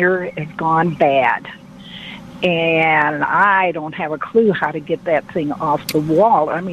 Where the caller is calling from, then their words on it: Congerville, Illinois, United States; Congreville. It's halfway between Peoria and Bloomington, Illinois.